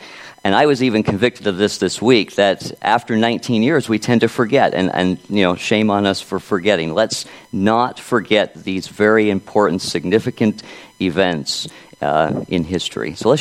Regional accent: Florida, United States; I first heard this outline preached by a former pastor of mine growing up in Florida, Pastor Jerry Lancaster.

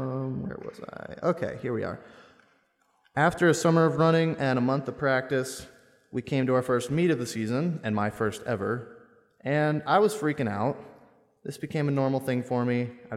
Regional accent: Omaha, Nebraska, United States; I'm from Omaha. I'm a sophomore. I'm doing business administration.

